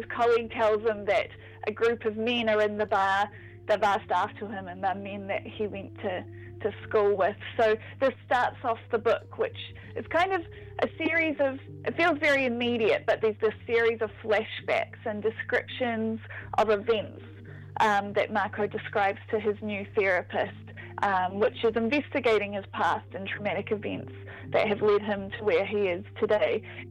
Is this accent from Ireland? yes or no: no; Dunedin, Otago, New Zealand; because I grew up in Dunedin